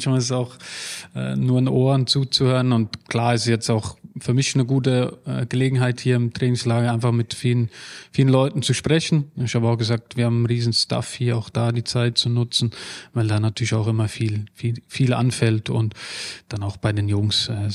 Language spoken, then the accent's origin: German; Switzerland; Als Schweizer, da bin ich aber auch ein bisschen parteiisch wahrscheinlich.